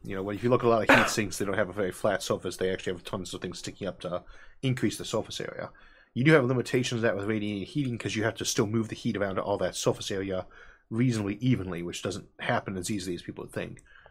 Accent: Midwest, United States; I come from the Midwest, and I'm in a rural area

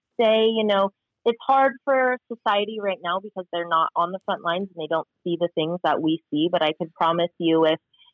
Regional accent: Reno, Nevada, United States; I moved back to Reno, Nevada, my hometown.

